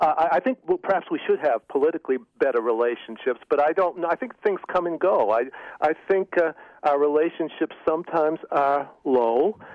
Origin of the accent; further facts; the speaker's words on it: United States; I said to someone, "Well, I'm an American,"